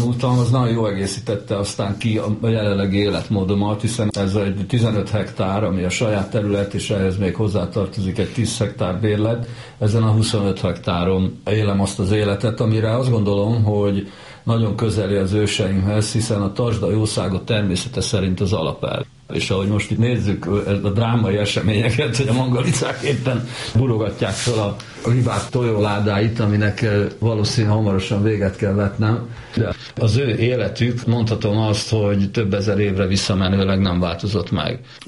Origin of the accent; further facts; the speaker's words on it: Hungary; born there; ezzel a lelki beállítottsággal én ide születtem Magyarországra, mert mindaz, amivel én itt találkoztunk, különösen az őstörténet, az számomra mintha ismerős lett volna. Tudja, én 1960-ban születtem